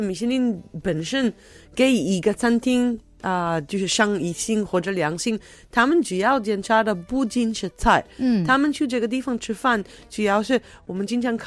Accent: Israel; Chinese is a second language; 欢迎大家来收听，我是来自以色列的

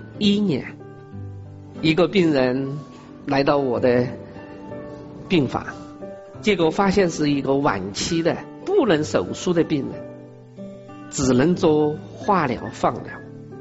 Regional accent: China; 但是我在想，为什么我们中国人用了有效果呢？

